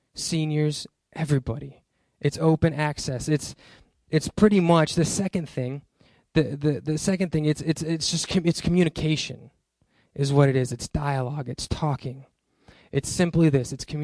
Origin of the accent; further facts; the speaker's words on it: Ohio, United States; born there; I was born in Ohio, and I was a middle child.